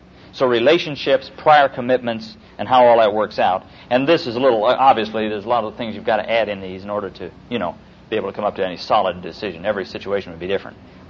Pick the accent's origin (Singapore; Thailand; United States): United States; Midwest; I was raised up in the Midwest where it was a sleeping bag and a hardwood floor.